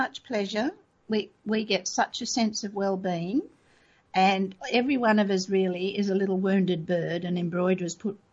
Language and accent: English; Scotland, United Kingdom; And I'm very Scottish, see?